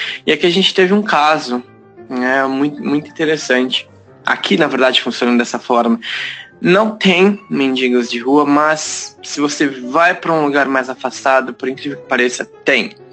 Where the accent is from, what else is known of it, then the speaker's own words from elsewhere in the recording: Brazil; now in United Arab Emirates; eu, né, como brasileiro, a gente fica, fala, poxa, essa pessoa tá passando fome